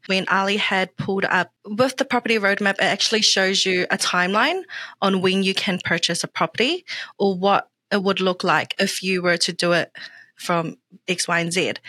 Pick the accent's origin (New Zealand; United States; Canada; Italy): New Zealand; South Auckland, Auckland; as you guys all know already now. I am 24 years old. I grew up in South Auckland, so born and bred from South Auckland, and I am Niue and Tongan.